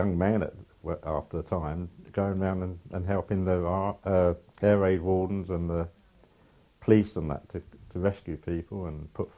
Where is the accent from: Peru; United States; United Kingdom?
United Kingdom; Barnes, London; also born or lived in Fulham; I was born in Fulham, in London, in 1925, the 6th of June.